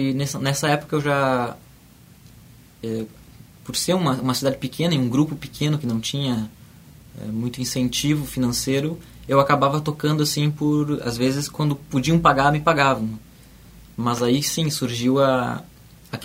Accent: Lagoa Vermelha, Rio Grande do Sul, Brazil; já quando eu voltei a morar na minha cidade natal, que é Lagoa Vermelha.

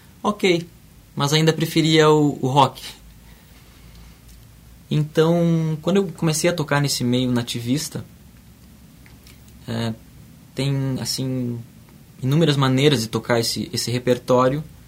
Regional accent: Lagoa Vermelha, Rio Grande do Sul, Brazil; já quando eu voltei a morar na minha cidade natal, que é Lagoa Vermelha.

